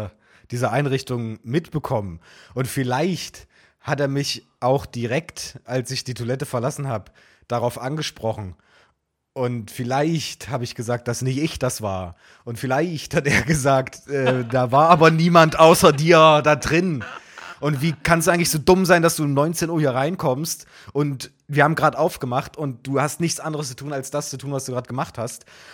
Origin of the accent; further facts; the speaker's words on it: Dessau, Saxony-Anhalt, Germany; das war in meiner Heimatstadt